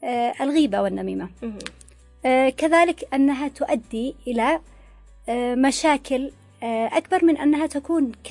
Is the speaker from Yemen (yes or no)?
yes; Yemen; نحن كيمنيين